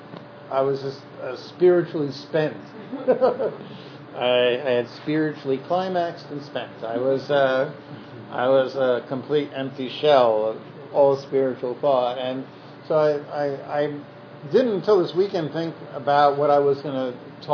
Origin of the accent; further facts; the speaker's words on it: New York, United States; And so, as a New Yorker, that's an invitation to dance, basically.